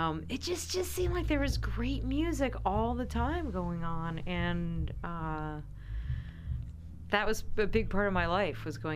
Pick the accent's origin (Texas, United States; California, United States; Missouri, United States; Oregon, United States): California, United States; also born or lived in New Jersey; now in Richmond, United States; No, I'm not from Richmond. I actually was conceived in London. and born in New Jersey, and 3 weeks later was off to California. But I ended up in Richmond in 91